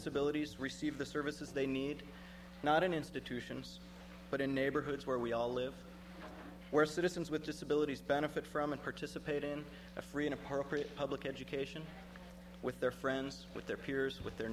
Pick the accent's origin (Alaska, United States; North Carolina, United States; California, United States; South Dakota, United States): Alaska, United States; Palmer; I'm from Palmer, Alaska